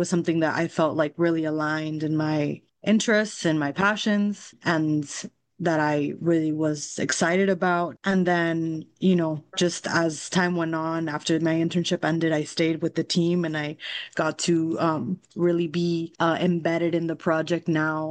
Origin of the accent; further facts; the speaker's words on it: Texas, United States; I'm originally from South Texas, from the border.